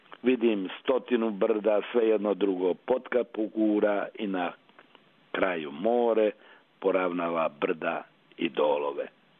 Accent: Republika Srpska, Bosnia & Herzegovina; now in Serbia; i kod nas u Republici Srpskoj, pa i ovde, jeli, dakle u Srbiji

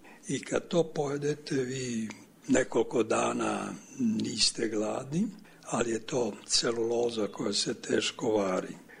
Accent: Federation of Bosnia and Herzegovina, Bosnia & Herzegovina; born there; Ja sam rođen u Bosanskoj Krajini, u jednom selu između Sanskog mosta i Bosanske Krupe, daleke 1938. godine. Dakle, to se zove Podgrmeč

